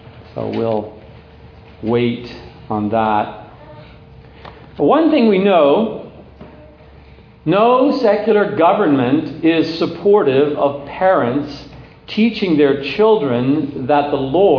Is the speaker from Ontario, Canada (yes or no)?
yes; Ontario, Canada; I grew up in Ontario.